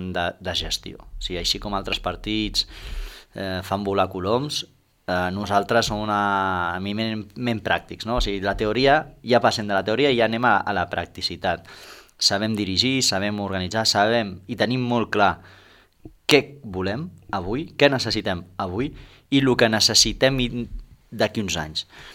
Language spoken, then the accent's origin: Catalan; Tarragona, Catalonia, Spain; born there; now in Constantí, Spain; jo sóc una persona que vaig néixer a Tarragona i vaig vindre aquí a Constantí, ara fa 15 anys